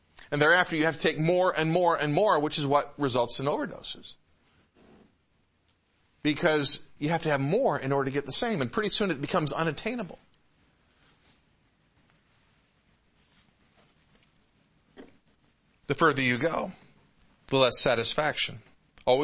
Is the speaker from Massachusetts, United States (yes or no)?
no; Detroit, Michigan, United States; I grew up in the Metro Detroit area.